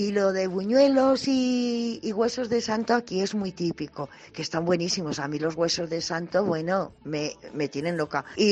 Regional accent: La Rioja, Spain; Yo soy de aquí, de La Rioja

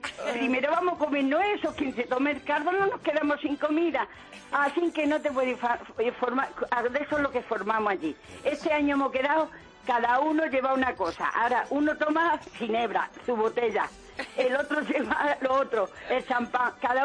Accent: Sanlúcar de Barrameda, Andalusia, Spain; now in Madrid, Spain; yo estoy en Madrid, pero yo voy a Sanlúcar, que es mi pueblo. Vivo en Madrid.

